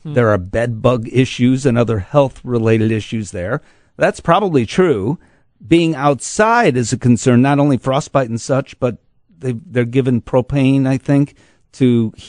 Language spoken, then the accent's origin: English; Chicago, Illinois, United States; I'm from Chicago, so I've lived through all the mayors, you know, that we've had in recent memory.